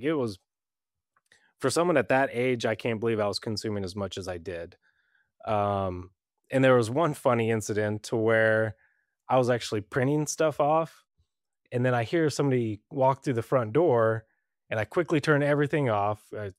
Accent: Brighton, Colorado, United States; so I'm from Brighton, Colorado, grew up, born and raised.

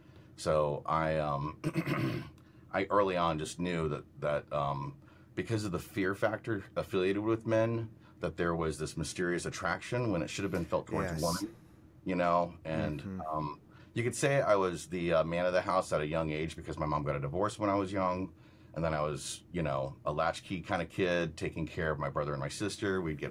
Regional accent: Florida, United States; So my story is I grew up in Florida. I have a brother and a sister

